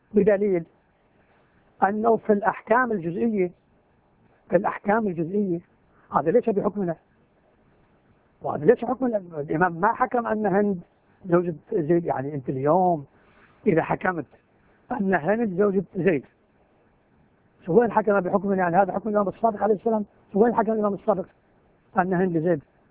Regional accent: Lebanon; قلنا لا يا عم نحن لا ربط، نحن لبنانيين،

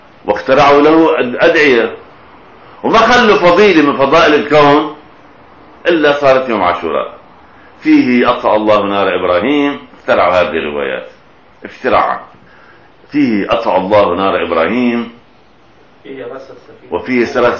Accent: Syria; يعني مثلا عندنا في سوريا في مصلحتين

